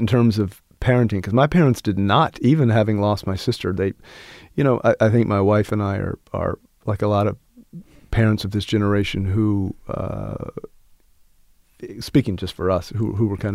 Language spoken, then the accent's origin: English; Abingdon, United States; I do think that probably in growing up in Abingdon kind of really pushed me towards the humanities and the arts